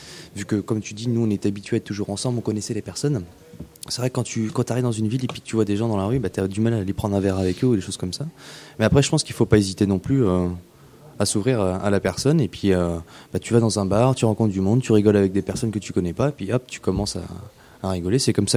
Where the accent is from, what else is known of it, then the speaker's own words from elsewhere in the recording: La Pommeraye, Pays de la Loire, France; moved away as an adult; moi je suis originaire de la Pommeraye, du coup, donc j'ai fait toutes mes 18 premières années au lycée, au collège de la Pommeraye